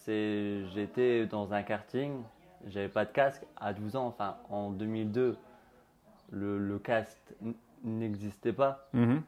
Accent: Hauts-de-France, France; nord de la France, pas dans le Pas-de-Calais surtout.

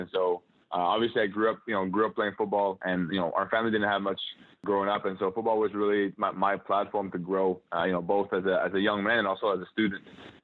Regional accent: Montreal, Quebec, Canada; moved away as an adult; now in United States; So yeah, so growing up in Montreal, then I went, ended up in North Carolina under the Morehead Cain Scholarship.

